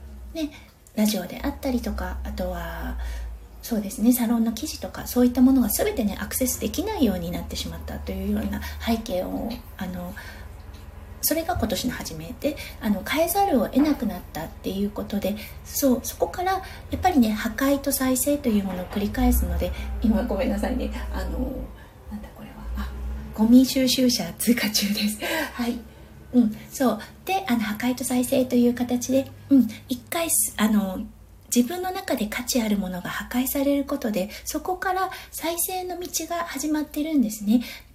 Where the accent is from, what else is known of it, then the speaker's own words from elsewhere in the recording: Tohoku, Japan; now in Australia; そして私、東北出身なんですけれども、私自身も、はい、オーストラリアの冬を本当に寒いな、といったような感じがします。